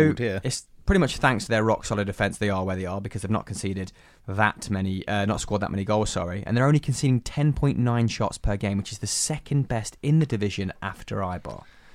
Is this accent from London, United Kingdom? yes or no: no; Leicester, East Midlands, United Kingdom; I'm from Leicester.